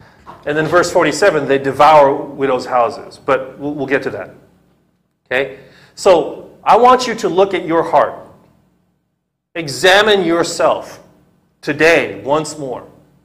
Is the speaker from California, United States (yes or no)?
yes; California, United States; I would love to stand here with shorts, t-shirts, sandals. I'm from California.